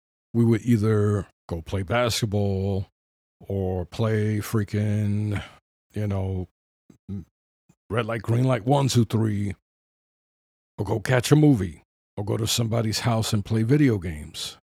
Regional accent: Bronx, New York, United States; Now, I grew up in the Bronx. I'm a child of the 70s, where in every corner of the Bronx, there was a building that was burnt down by the landlords to get insurance money.

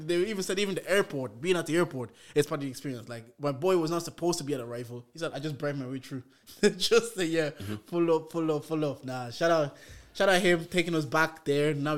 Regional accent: Nigeria; And as a Nigerian, I fully understand that you can get your own food everywhere you go.

